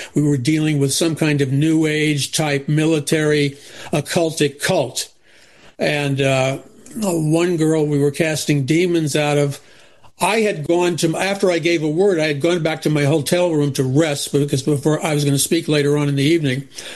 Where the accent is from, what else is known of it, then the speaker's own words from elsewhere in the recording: New York City, New York, United States; because I grew up in New York City.